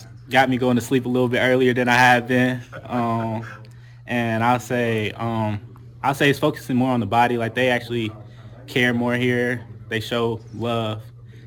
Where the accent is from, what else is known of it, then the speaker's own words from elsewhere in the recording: Omaha, Nebraska, United States; Omaha, Nebraska.